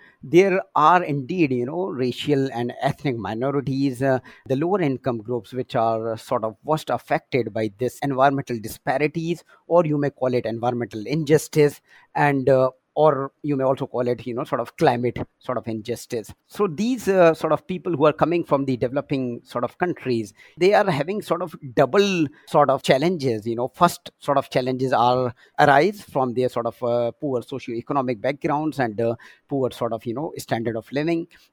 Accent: India; English is a second language; because I've been sort of born and raised in India.

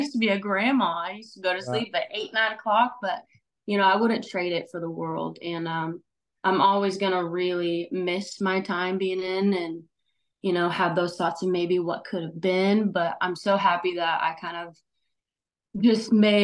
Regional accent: Oregon, United States; moved away as an adult; also born or lived in Korea / North Carolina; I'm originally from Oregon, born and raised. I left for the military in 2017, moved to, I was in Korea actually for a year, and then moved to North Carolina.

